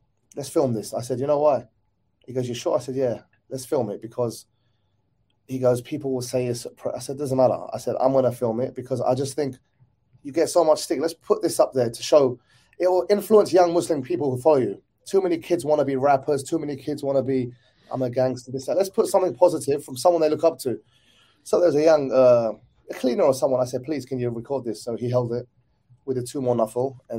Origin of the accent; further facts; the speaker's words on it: Southend-on-Sea, East of England, United Kingdom; now in Dubai, United Arab Emirates; I'm from Southend-on-Sea in Essex. So we knew each other, you know, like you have peers in the martial arts world. So then I moved to Dubai in 2008.